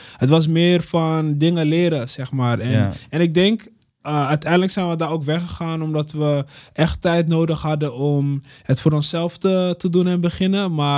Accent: Amsterdam, North Holland, Netherlands; Dus ik kom uit Amsterdam-Oost, Ghanese achtergrond.

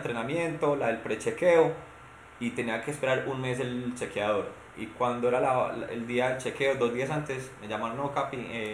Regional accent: Argentina; que vengo de Argentina

